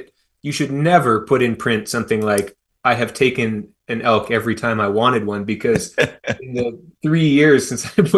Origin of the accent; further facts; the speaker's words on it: Seattle, Washington, United States; I was raised in Seattle, as I said, by a conscientious objector.